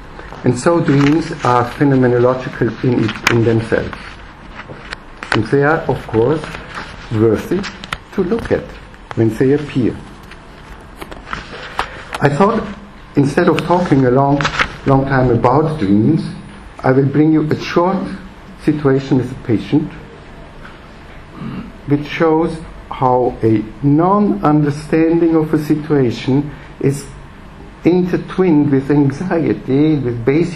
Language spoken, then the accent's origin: English; Vienna, Austria; I'm from Vienna